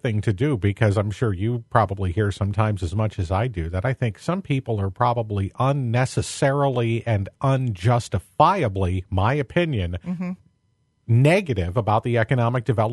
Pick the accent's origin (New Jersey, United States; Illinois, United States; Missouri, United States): Illinois, United States; Kewanee; Kewaunee. I'm from Kewaunee. Uh-huh. Kewaunee's just okay.